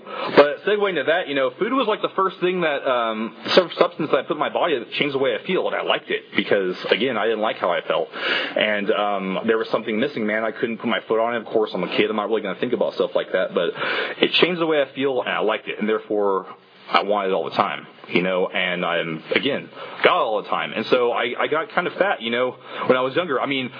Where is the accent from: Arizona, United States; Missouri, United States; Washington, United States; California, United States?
California, United States; born there; So I was born in the Bay Area, you know.